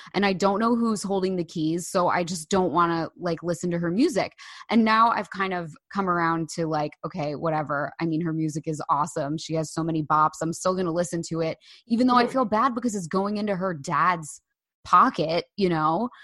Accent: Bay Head, New Jersey, United States; I grew up in Bayhead. Do you know where, you know, like where Bayhead yeah. is? It's OTB, Monmouth County.

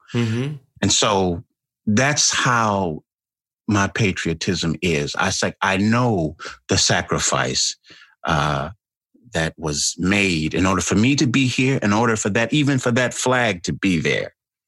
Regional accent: United States; I am an American. I'm absolutely patriotic.

